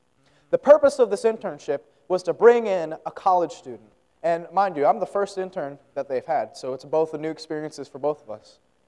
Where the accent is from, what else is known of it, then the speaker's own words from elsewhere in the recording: Maryland, United States; Like I said, I'm from Maryland. Maryland is very northern.